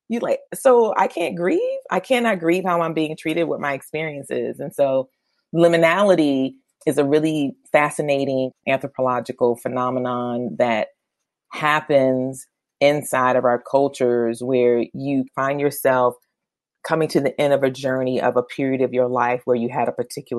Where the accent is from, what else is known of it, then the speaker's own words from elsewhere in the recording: Maryland, United States; also born or lived in North Carolina; I grew up both in Maryland and North Carolina.